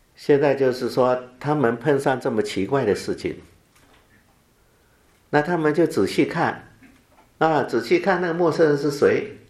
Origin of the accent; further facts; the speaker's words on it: China; 我想我们中国人哈也有那样的习惯哈